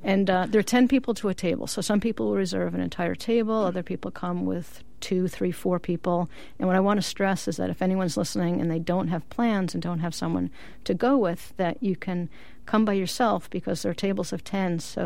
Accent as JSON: {"language": "English", "town": "Long Island", "region": "New York", "country": "United States", "tie": "born or raised there", "said": "I might as well have been in Israel growing up on Long Island."}